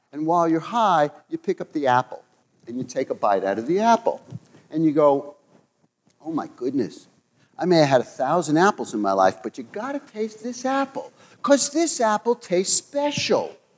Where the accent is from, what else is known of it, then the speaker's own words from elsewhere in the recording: New York, United States; accent: New York; you might be tripping on my shirt or my New York accent or something else that's going on out there.